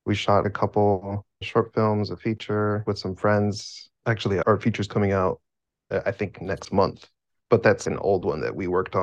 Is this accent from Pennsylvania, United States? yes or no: no; Florida, United States; I'm from Florida. I decided to go to college at Full Sail University.